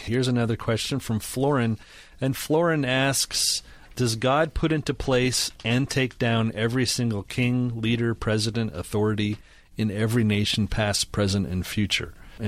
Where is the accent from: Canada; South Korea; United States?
Canada; As a Canadian, I got to say, I'm American, but as someone who grew up in Canada